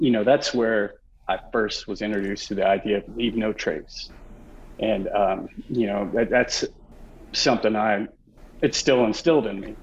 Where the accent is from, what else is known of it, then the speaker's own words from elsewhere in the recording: Kentucky, United States; Prior to that, out of high school, I grew up in Kentucky.